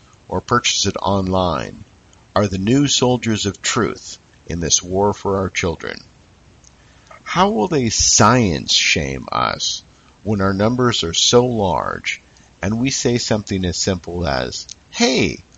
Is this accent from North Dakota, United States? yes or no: no; San Ramon, California, United States; in my hometown of San Ramon